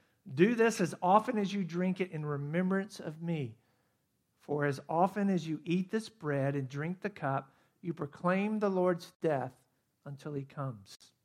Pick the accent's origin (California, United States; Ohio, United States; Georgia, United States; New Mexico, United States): Georgia, United States; Athens; I think about growing up in Athens, Georgia, and going to the mall, Georgia Square Mall.